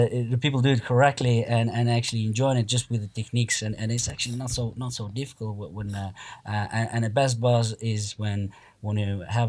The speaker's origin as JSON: {"language": "English", "country": "Moldova", "tie": "born or raised there", "first_language": "Russian", "said": "So I was born and raised in Moldova. It's a country people who don't know Moldova, it's a country between Ukraine and Romania. And it used to be in USSR."}